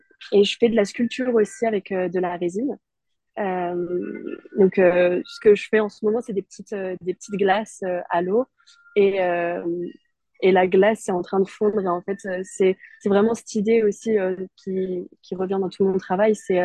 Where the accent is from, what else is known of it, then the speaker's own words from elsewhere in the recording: Southwest France, France; j'ai grandi dans le sud-ouest de la France avec des parents qui aiment beaucoup l'art